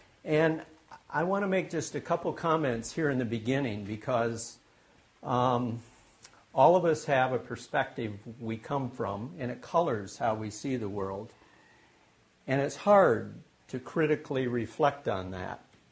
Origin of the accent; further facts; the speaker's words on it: Michigan, United States; But as I mentioned, I grew up in Michigan, and there were two things, even as a little kid, that I was aware of that I got growing up that's part of the Midwest psyche.